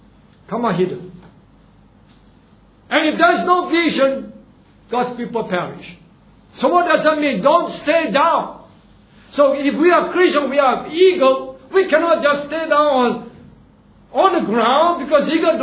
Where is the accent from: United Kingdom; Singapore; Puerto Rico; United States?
Singapore; as far as a Singaporean, I believe, I'm not sure about a Filipino now. Singapore become an instant, everything is an instant, fast-paced society we have, right?